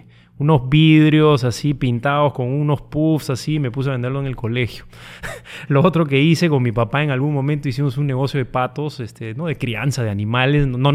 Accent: Piura, Peru; moved away as an adult; now in Lima, Peru; En Piura. Soy piurano, me vine a vivir a Lima a los 20.

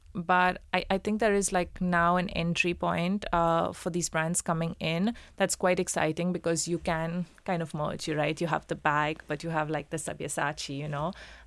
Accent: India; oh, I'm from India, this is what we

